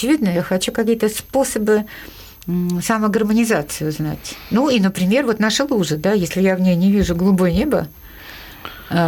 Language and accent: Russian; Saint Petersburg, Russia; А я росла на Средней Рогатке. У нас там очень тяжелая была обстановка, это криминальная.